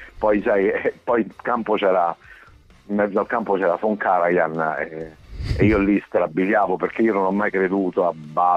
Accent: Tropea, Calabria, Italy; io sono meridionale, poi sono calabrese, figurati. Non vedo l'ora di andare, di tornare nella mia terra e andare in Sicilia, poi io sono di Tropea, quindi sono di fronte alle Eolie, sono posti che frequento molto

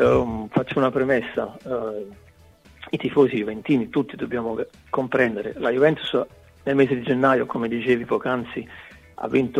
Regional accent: Taranto, Apulia, Italy; almeno dalle mie parti, io sono di Taranto, qui nel sud

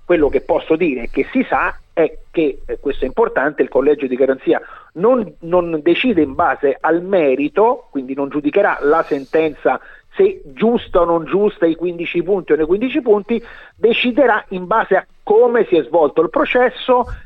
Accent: Rome, Lazio, Italy; Io sono romano

